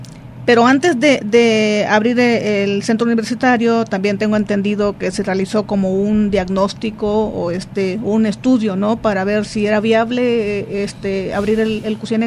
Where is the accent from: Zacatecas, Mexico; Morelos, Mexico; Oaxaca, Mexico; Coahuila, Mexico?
Oaxaca, Mexico; hay muchos estudiantes que de igual manera no son de Jalisco, ¿no?, como en mi caso, que vengo de Oaxaca